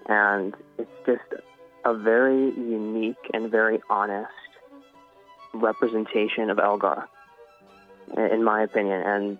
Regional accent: New York City, New York, United States; now in Boston, United States; I am from New York City, but living in Boston right now at the New England Conservatory.

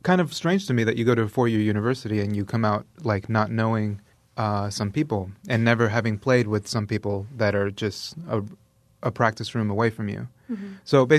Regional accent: Chile; now in United States; From Chile, yeah. I was originally from Chile.

